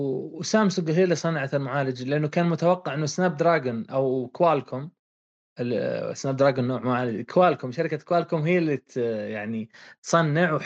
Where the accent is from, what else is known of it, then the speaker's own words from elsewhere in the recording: Saudi Arabia; ترى الناس عندنا في السعودية يشترون